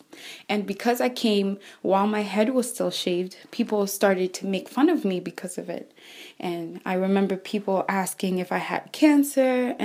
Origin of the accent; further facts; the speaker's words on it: Nairobi, Kenya; I was born and raised in Nairobi, Kenya to my parents, Elizabeth and Edwin, along with my two sisters and brother. Around the time that I was five, my mother moved to the United States and my siblings and I stayed back home with our grandparents.